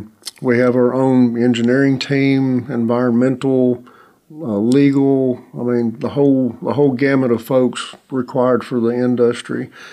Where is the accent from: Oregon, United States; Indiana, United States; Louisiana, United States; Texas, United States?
Texas, United States; I'm actually originally from Texas, where we have over 19 gigawatts of wind power installed.